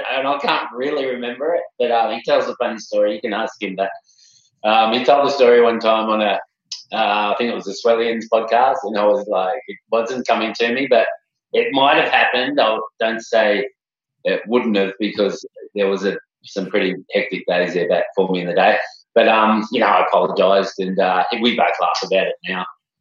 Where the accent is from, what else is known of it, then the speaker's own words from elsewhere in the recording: Cronulla, New South Wales, Australia; Lucky I kind of was used to that by growing up in Cronulla